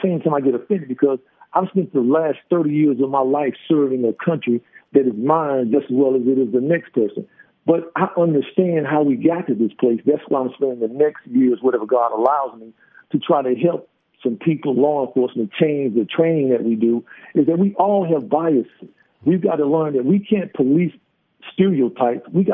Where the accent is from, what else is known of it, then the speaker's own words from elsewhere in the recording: North Carolina, United States; standing outside a U.S. post office in my hometown of North Carolina